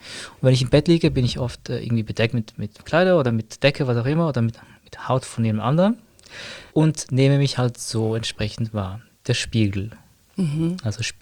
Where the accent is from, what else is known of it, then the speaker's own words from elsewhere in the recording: Zurich, Switzerland; bin aus Zürich und bewege mich in den Feldern von Bewegung, Körper und Spiritualität schon seit langer Zeit